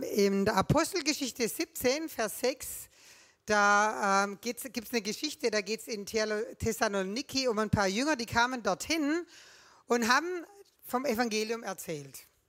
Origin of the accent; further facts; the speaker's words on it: Nagold, Baden-Württemberg, Germany; Ich komme aus Nagold, hier aus dieser kleinen Stadt.